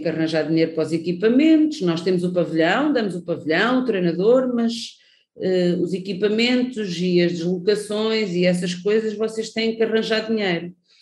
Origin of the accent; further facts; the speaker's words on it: Figueira da Foz, Coimbra, Portugal; Eu, por opção, eu nunca saí da Figueira.